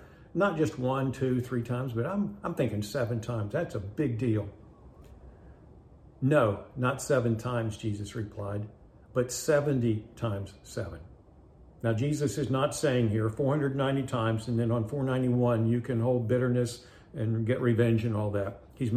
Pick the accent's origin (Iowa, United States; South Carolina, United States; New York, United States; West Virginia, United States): West Virginia, United States; I'm from West Virginia.